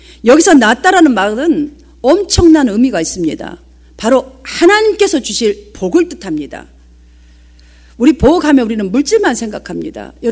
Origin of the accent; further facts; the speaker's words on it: South Korea; 외국인들에게서 우리 한국 사람들이 흔히 듣는 말이 있어요.